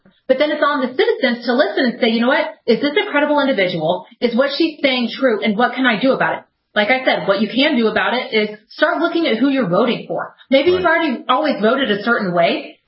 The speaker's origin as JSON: {"language": "English", "region": "Texas", "country": "United States", "lives_now": "Florida, United States", "said": "I mean, I am originally from Texas. I'm now a resident of Florida, but I'm from Texas"}